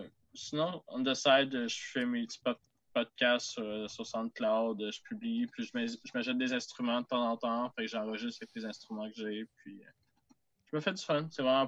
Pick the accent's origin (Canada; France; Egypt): Canada; Quebec; moved away; Quand je suis parti d'Abitibi, c'était pour faire musique technique.